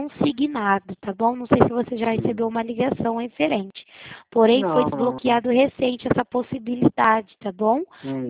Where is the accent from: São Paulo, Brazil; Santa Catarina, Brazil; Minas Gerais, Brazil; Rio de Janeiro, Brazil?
São Paulo, Brazil; Eu sou daqui de São Paulo.